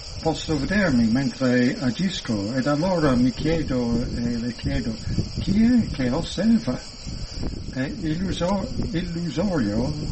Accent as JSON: {"language": "Italian", "country": "United Kingdom", "second_language": "Italian", "said": "sono inglese o anche italiano adesso"}